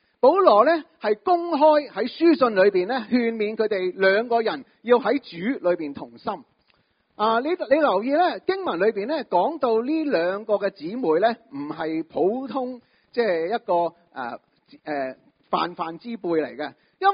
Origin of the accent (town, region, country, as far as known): China